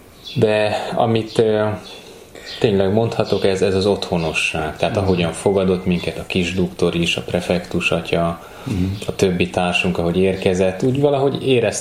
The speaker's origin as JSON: {"language": "Hungarian", "town": "Siófok", "region": "Somogy", "country": "Hungary", "tie": "born or raised there", "also_born_or_lived": "Esztergom", "said": "Én Siófokon születtem, négyen vagyunk testvérek. Siófokon jártam iskolába, általános iskolába, aztán Esztergomba, a Ferences gimnáziumba, kollégiumba kerültem"}